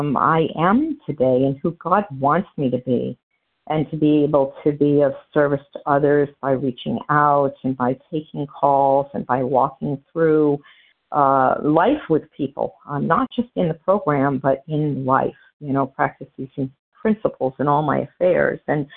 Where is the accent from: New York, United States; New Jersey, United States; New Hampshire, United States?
New Hampshire, United States; I'm from New Hampshire, currently residing in Florida, a snowbirder.